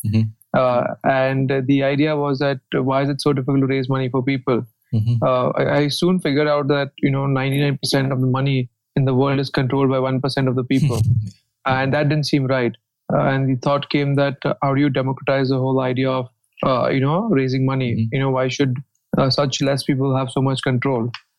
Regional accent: Mumbai, Maharashtra, India; I'm from Mumbai.

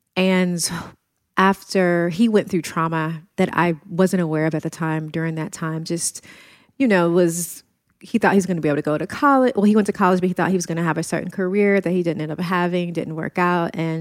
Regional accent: California, United States; growing up in South Central

